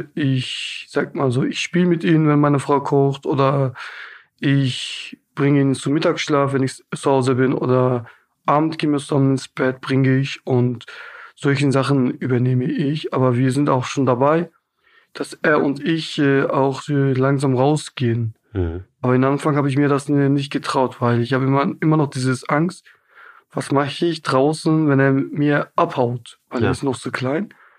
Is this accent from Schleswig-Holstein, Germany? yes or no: no; Hamburg, Germany